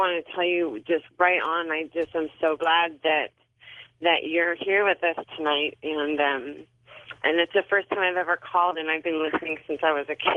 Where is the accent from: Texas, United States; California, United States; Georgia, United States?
California, United States; Long Beach; I'm from Long Beach, California.